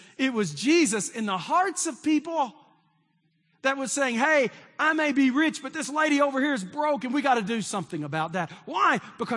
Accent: Texas, United States; I grew up in East Texas, and I remember going to seminary when they talked about women.

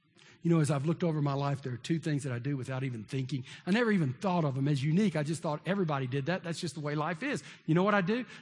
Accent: Texas, United States; you know, I'm from Texas, so if we do something, we want to do it, right?

